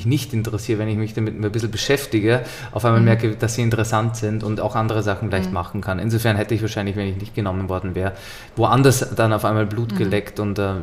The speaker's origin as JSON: {"language": "German", "region": "Upper Austria", "country": "Austria", "tie": "born or raised there", "said": "Genau, ja, Oberösterreicher."}